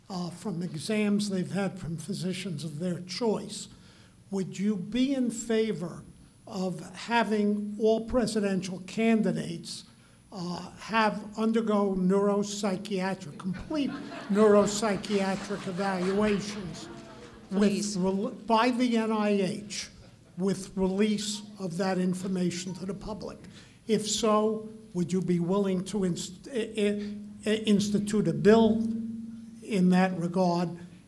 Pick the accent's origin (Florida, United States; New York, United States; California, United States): New York, United States; Niskayuna; from Niskayuna.